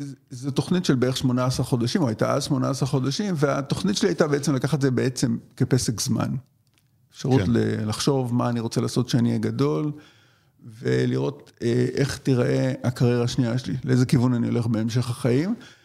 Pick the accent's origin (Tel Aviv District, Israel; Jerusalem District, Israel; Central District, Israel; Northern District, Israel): Tel Aviv District, Israel; Tel Aviv; נולדתי וגדלתי בתל אביב, לאבא שהוא ניצול שואה ואימא שהיא ילידת ירושלים.